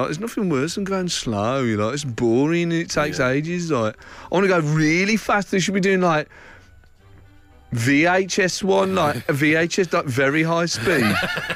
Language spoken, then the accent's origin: English; Birmingham, West Midlands, United Kingdom; I'm from Birmingham and I work in Manchester